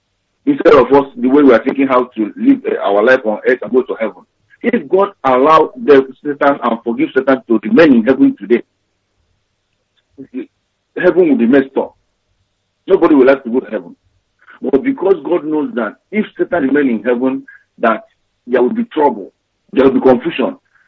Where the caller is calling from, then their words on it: Osaka, Japan; I'm calling from Japan